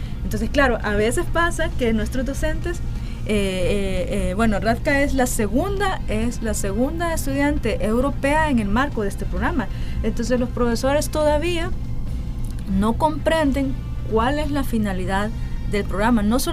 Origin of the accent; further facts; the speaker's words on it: El Salvador; Vamos y esperamos, nosotros como salvadoreños, esperamos que el profesor nos diga qué vamos a leer